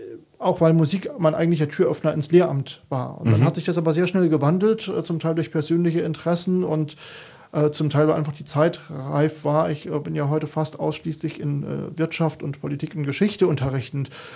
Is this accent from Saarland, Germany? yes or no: yes; Saarland, Germany; born there; Ja, also ich komme gebürtig aus dem Saarpfalz-Kreis